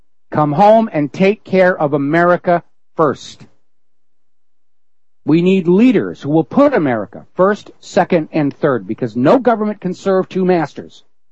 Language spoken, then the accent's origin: English; New Hampshire, United States; and I'm originally from New Hampshire myself, so I'm always sensitive to what they're doing.